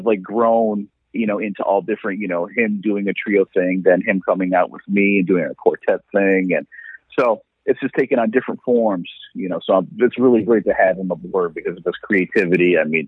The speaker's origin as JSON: {"language": "English", "town": "Rochester", "region": "New York", "country": "United States", "said": "Again, I'm from Rochester, so it's another long connection right there, too."}